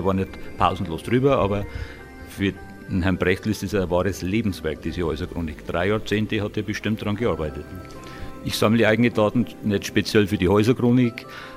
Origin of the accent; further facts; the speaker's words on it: Mehlmeisel, Bavaria, Germany; Und ich bin auch so aufgewachsen, dass meine Heimat Mehlmeißel was ist, das nicht selbstverständlich ist.